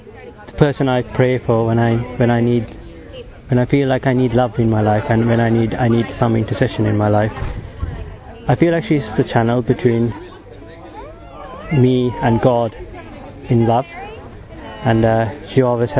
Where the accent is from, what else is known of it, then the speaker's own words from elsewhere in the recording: Sri Lanka; I'm from Sri Lanka. I'm 29 years old.